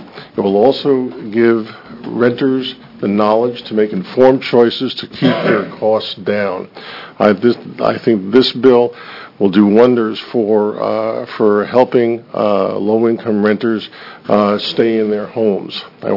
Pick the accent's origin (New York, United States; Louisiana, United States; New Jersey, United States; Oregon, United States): Oregon, United States; Roseburg; I'm from Roseburg, Oregon.